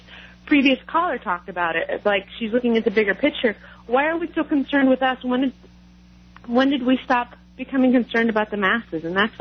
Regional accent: California, United States; now in Lafayette, United States; I'm calling from Lafayette, Colorado, and this whole tax thing is really bumming me out because it reminds me of growing up in California

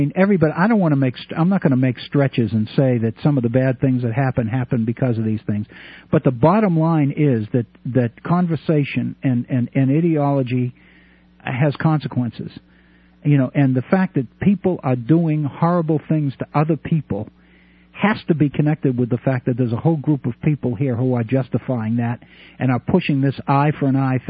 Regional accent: New England, United States; I grew up in New England

